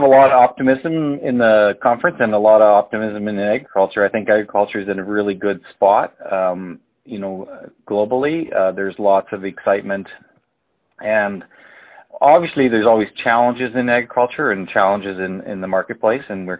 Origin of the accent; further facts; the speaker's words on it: Marwain, Alberta, Canada; I'm a farmer from Marwain, Alberta